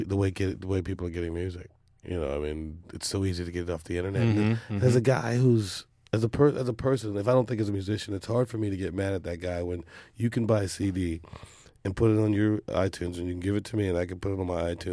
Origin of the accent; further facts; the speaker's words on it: Charleston, South Carolina, United States; You know, we're from South Carolina. Mm-hmm. I'm just a kid from South Carolina, from Charleston, South Carolina, who found three guys that wanted to play.